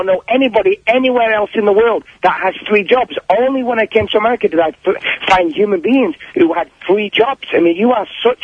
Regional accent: England, United Kingdom; From England.

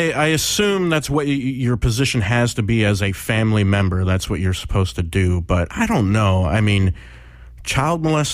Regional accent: Pennsylvania, United States; I am from Pennsylvania.

